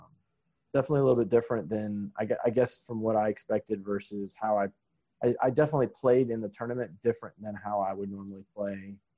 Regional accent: Florida, United States; now in North Carolina, United States; I grew up in Florida, but I have a buddy, so we grew up together playing Battletech and whatever. And as crazy as it is, we both ended up here in North Carolina

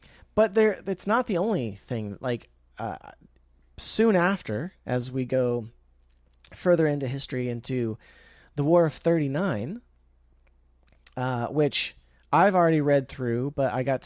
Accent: United States; I don't care how it's said. I'm an American. I say Riposte.

